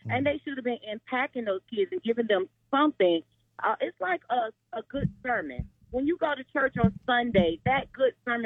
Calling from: Orlando, Florida, United States; calling from the beautiful city of Orlando.

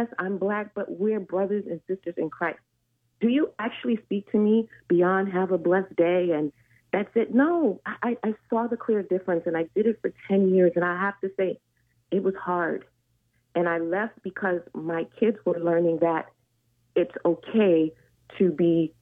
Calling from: Orlando, Florida, United States; Hi, I'm calling from Orlando.

